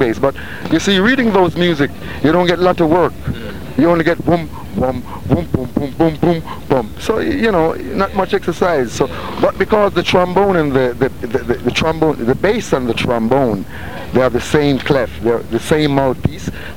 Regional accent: Kingston, Jamaica; I come from Jonestown. Mm-hmm. Metcalf Street. Lots of people know me.

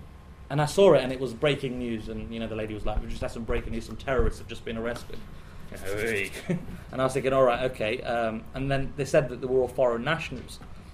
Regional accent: Nottingham, East Midlands, United Kingdom; I'm from Nottingham.

